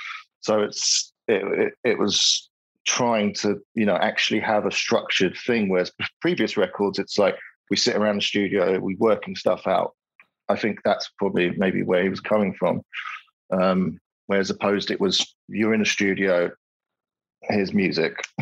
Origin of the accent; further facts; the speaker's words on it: United Kingdom; And I was like, no, I'm British.